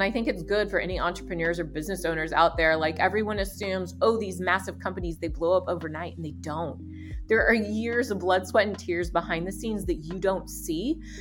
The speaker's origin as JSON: {"language": "English", "region": "the South", "country": "United States", "said": "Or I'm from the South, so we would say jump in whole hog, right?"}